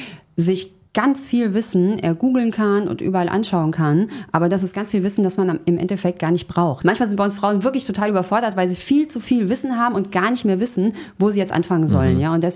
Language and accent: German; Frankfurt, Hesse, Germany; ich komme aus Frankfurt